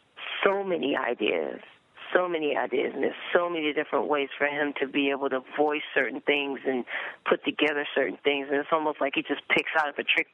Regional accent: New York, United States; I'm like, I'm from New York. Of course I have a coat.

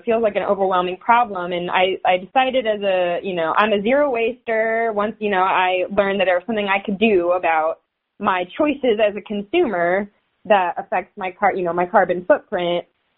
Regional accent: Alpharetta, Georgia, United States; now in Chattanooga, United States; I grew up in Alpharetta, so in the suburbs of Atlanta, in a nice little bubble where I wasn't really seeing any problems.

